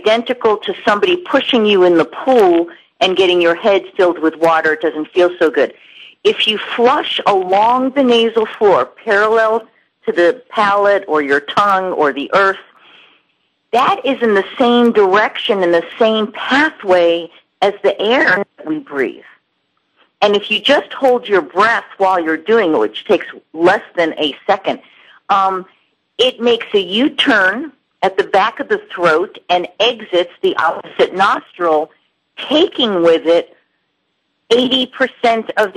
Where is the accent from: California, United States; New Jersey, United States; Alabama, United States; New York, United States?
New York, United States; since I'm from New York, and I didn't have access to water and swimming when I was a child, I'm a water wimp.